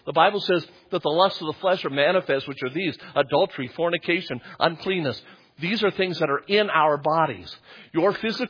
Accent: England, United Kingdom; My dad was Lebanese, spoke 8 different languages. I'm English and I only speak one language.

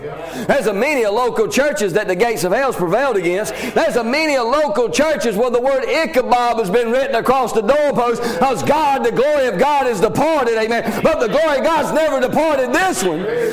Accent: Southern United States, United States; Because I was from the South and I was a Baptist. So I'm a Southern Baptist. I ain't a Yankee Baptist.

